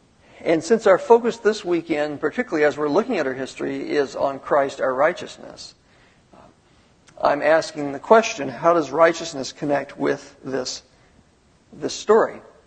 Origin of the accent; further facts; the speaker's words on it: Southeast, United States; moved away as an adult; also born or lived in Southern California; I was born in the Southeast and grew up in the Southeast. Lived there until I was almost 30, and then I went west, and I've been in the west ever since.